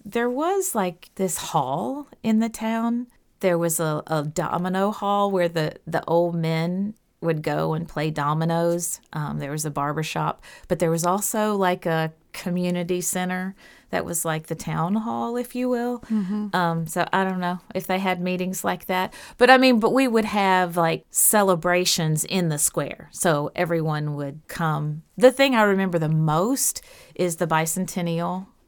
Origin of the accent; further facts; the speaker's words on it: Trenton, Texas, United States; also born or lived in Farmers Branch; I grew up in a very small town called Trenton, Texas. I was born in Farmers Branch, Texas, which is close to Dallas, and I lived in Trenton from the time I was 4 until I was 15.